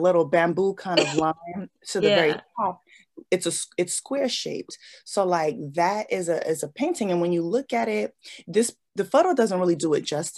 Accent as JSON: {"language": "English", "town": "Los Angeles", "region": "California", "country": "United States", "moved": "yes", "lives_now": "New York, United States", "said": "So I'm originally from Los Angeles. I moved to New York in 2004."}